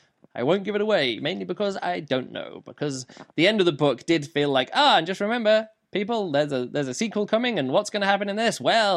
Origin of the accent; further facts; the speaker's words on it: Lancaster, North West England, United Kingdom; I'm from Lancaster, me, yup